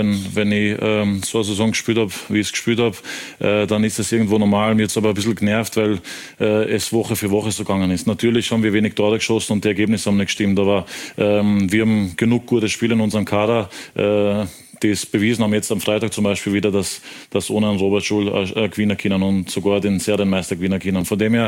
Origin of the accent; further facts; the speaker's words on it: Upper Austria, Austria; dass ich wieder nach Österreich zurückkomme, nach jahrelanger Zeit im Ausland. Und dass ich dann einen Verein habe wie in LASK in meiner Heimat